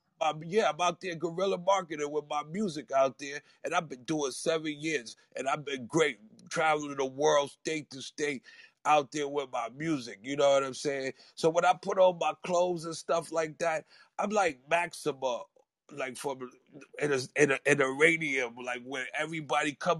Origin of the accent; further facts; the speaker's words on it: New York City, New York, United States; I'm from New York City, Harlem, New York City.